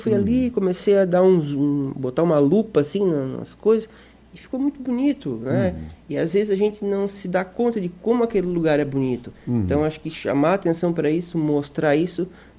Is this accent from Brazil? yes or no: yes; Urussanga, Santa Catarina, Brazil; morei alguns anos fora quando eu estudei. Em seguida, eu voltei para cá. Eu sou uma pessoa muito vinculada às minhas origens, à minha família, né? A minha terra, e Uruçanga